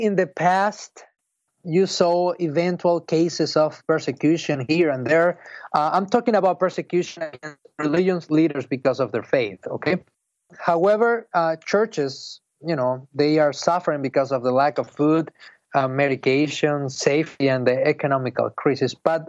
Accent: Venezuela; English is a second language; also born or lived in Caracas; grew up in the Lutheran Church of Venezuela

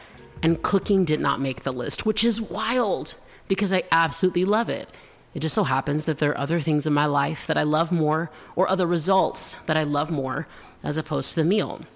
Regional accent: Georgia, United States; So here's the thing. I'm from Georgia. I'm a Southern human woman person.

